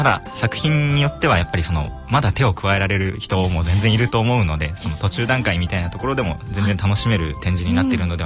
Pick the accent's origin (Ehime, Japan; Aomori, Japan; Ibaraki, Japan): Ehime, Japan; 僕は出身は愛媛の方で。